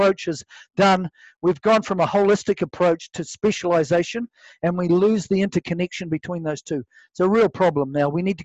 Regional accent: New Zealand; I'm here from New Zealand. I'm calling from New Zealand.

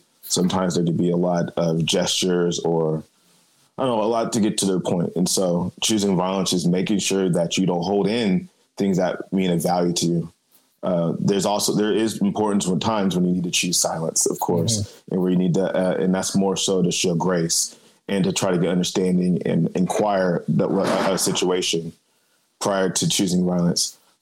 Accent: Sacramento, California, United States; I'm born and raised in Sacramento. My parents, they moved here when they got into the military. So I was born here and just grew up, went to school and all

